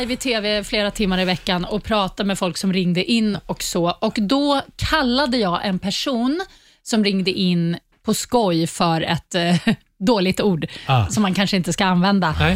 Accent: Stockholm, Stockholm County, Sweden; Jag hade precis skaffat en lägenhet på Sveavägen, så jag bodde också runt hörnet. Och i och med att jag är uppvuxen i Stockholm, i stan

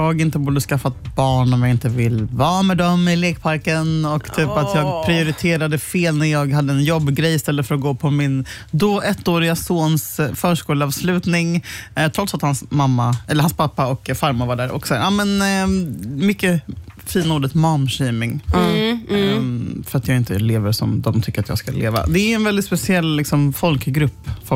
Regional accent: Huddinge, Stockholm County, Sweden; För jag är en kickers från Huddinge. Och det kommer jag alltid vara.

